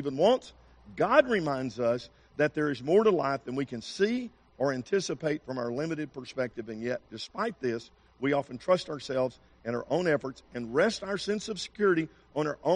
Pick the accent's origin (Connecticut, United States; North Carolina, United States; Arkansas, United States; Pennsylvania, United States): Arkansas, United States; And I grew up in Arkansas where Bill Clinton was governor.